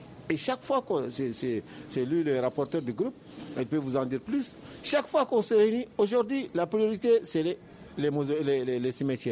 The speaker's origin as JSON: {"language": "French", "town": "Timbuktu", "region": "Tombouctou", "country": "Mali", "said": "il a entendu que je venais de Tombouctou."}